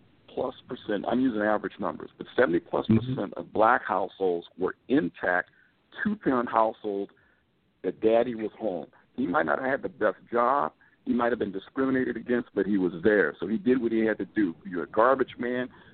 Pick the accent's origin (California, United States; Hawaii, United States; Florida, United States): California, United States; Inglewood; I remember the community I grew up in. I grew up in Inglewood.